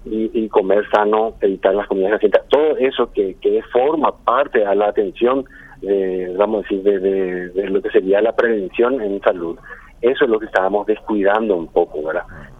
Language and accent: Spanish; San Lorenzo, Central, Paraguay; also born or lived in Asunción; Yo soy de Asunción, nacido en Asunción, detrás del Colegio Nacional de la Capital, y malcriado en San Lorenzo, casi 26 años estuve trabajando ahí